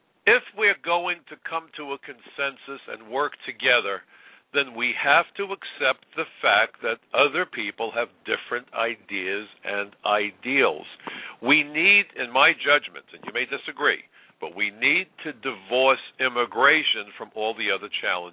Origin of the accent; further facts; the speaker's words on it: New York, United States; But with all the diversity, and as a New Yorker, you know, I love the diversity of New York.